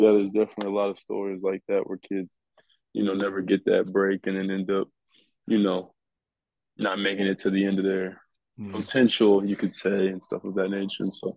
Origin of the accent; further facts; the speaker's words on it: United States; I loved baseball as an American.